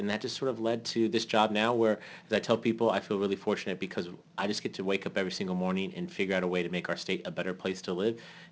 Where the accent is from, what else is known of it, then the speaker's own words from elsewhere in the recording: San Diego, California, United States; I am the son of a hotel maid and a gardener, and, you know, I grew up here in San Diego.